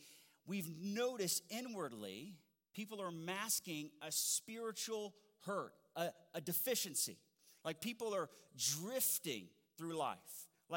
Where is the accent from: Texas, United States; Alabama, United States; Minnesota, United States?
Alabama, United States; I am from Alabama, and my wife is from Kentucky. Anybody, Alabamians? Anybody? Roll Tide, baby.